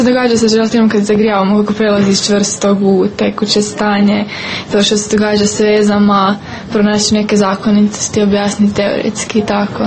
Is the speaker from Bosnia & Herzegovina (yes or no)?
no; Croatia; dolazim iz Hrvatske, imam 19 godina